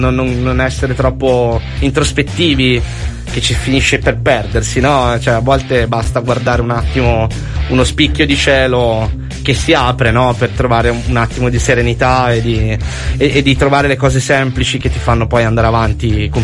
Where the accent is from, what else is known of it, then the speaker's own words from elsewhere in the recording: Milan, Lombardy, Italy; ma io sono di Milano